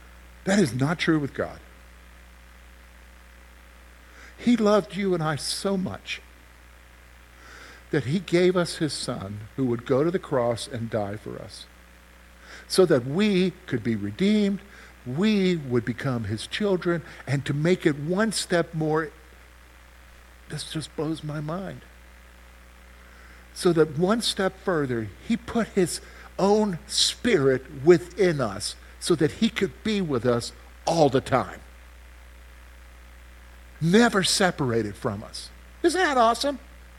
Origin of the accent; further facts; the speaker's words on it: the South, United States; Now, that has special meaning to me because I'm from the South. I'm a child of the South. Grew up in the South